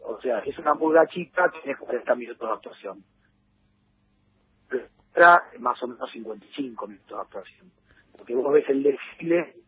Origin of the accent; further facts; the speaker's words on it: Buenos Aires, Argentina; yo soy de la Boca